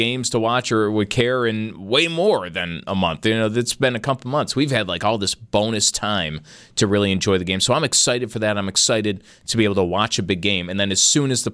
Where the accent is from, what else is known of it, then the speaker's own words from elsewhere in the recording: United States; It'll, like, it's my duty as an American.